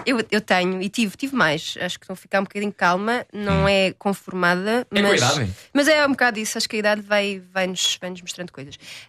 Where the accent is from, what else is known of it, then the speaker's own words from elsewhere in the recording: Lisbon, Portugal; Eu não venho de lobbies, não venho de nada, venho de Alfama.